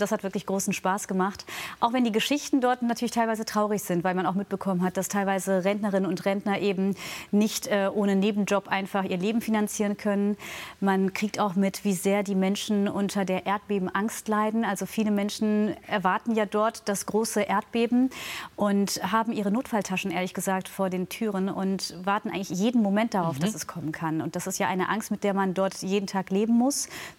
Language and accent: German; Germany; Wir sind ja natürlich in Deutschland aufgewachsen. Deswegen würde ich sagen, dass ich eben sehr viel von der deutschen Lebensweise, europäischen mitbekommen habe. Und trotzdem war das Türkische immer ein Teil davon.